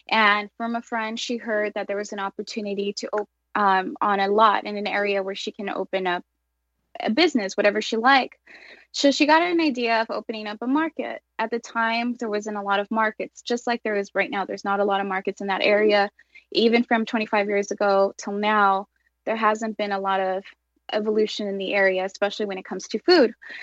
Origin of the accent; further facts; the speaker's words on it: Pico Rivera, California, United States; I grew up in Los Angeles, grew up in the city of Pico Rivera, and grew up in the store my entire life